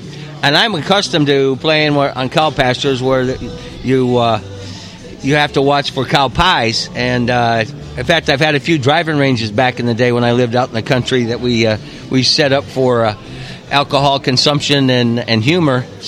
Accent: Iowa, United States; Well, so, I'm from Iowa.

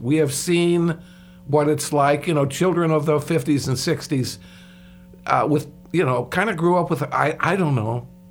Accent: United States; you know what, doggone it, I'm an American and I'm worried about our country.

